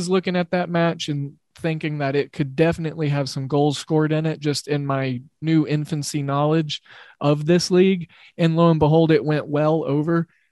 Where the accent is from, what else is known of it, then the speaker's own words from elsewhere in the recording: Oklahoma, United States; Look, I grew up in Oklahoma, so give me a break, okay?